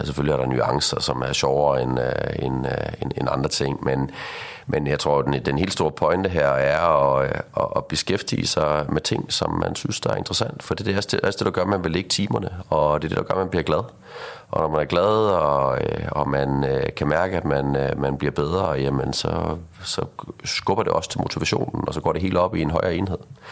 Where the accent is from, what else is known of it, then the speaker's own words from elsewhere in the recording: Aarhus, Central Denmark Region, Denmark; now in Copenhagen, Denmark; jeg flyttede til København i sin tid fra Aarhus, som du sikkert kan høre på min dialekt her.